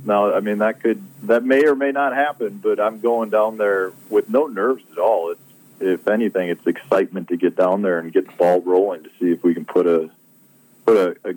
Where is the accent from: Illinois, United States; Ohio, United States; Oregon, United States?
Illinois, United States; Chicago; I've been a big fan of yours since, growing up in Chicago.